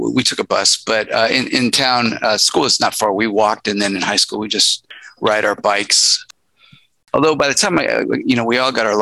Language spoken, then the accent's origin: English; Lodi, California, United States; now in Oregon, United States; Yeah, I was born in California, in Central California, in Lodi, between Stockton and Sacramento.